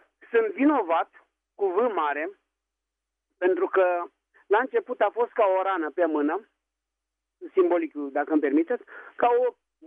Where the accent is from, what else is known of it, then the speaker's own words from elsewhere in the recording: Gorj County, Romania; sunt din Gorj.